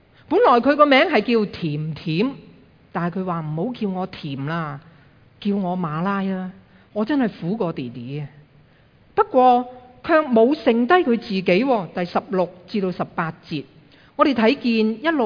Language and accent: Chinese; China; 我们中国人食是很重要的